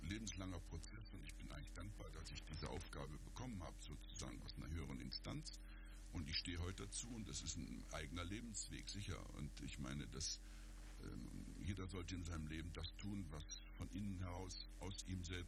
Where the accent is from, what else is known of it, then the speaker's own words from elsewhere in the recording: Germany; aber ich war als typischer Deutscher stur